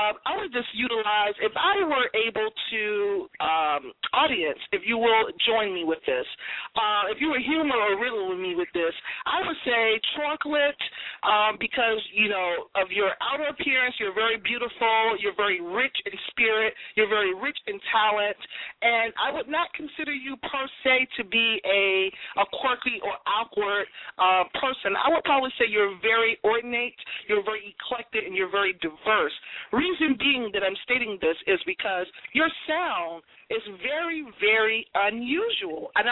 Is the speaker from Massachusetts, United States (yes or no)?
yes; Boston, Massachusetts, United States; Now listen, I'm from Boston, Massachusetts, and people often say, are there Black people in Boston?